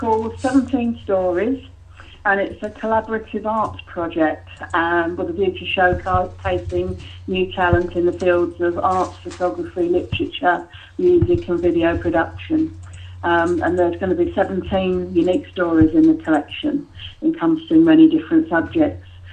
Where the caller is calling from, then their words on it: Accrington, North West England, United Kingdom; Good morning, I'm in Accrington. I'm at my studio.